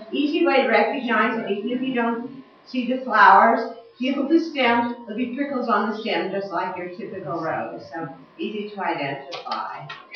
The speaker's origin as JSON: {"language": "English", "region": "California", "country": "United States", "said": "we have relative of this back home. I'm from California."}